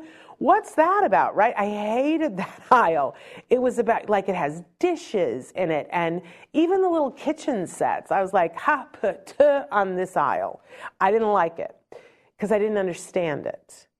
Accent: Saratoga, United States; this beautiful restored Saratoga trunk that my parents gave me, I think for my 21st birthday, because I'm originally from Saratoga.

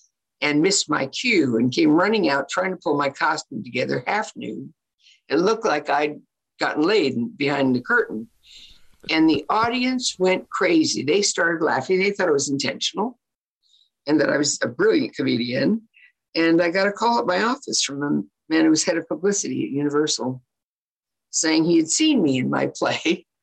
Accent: Los Angeles, California, United States; And you know Los Angeles. I'm from Hancock Park. And in that day and age, I lived in my grandmother's house.

